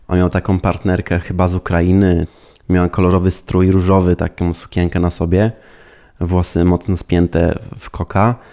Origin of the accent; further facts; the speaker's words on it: Greece; Chodziłem na tańce, no i po prostu dorastałem w tej Grecji.